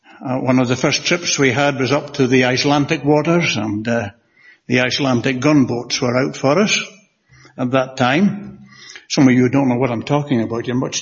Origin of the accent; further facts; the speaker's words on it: Scotland, United Kingdom; born there; accent: Scottish; There's nothing wrong with my Scottish accent. I think it's your Ulster ears, perhaps, that need attention. I was born in the Shetland Isles in the far north of Scotland. My parents were God-fearing people who knew and loved the Saviour.